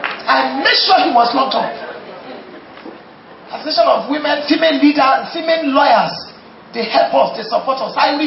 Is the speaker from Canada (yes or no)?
no; Osun, Nigeria; We're not from that place. We're from Oshun, but that's where we are, our primary place of assignment.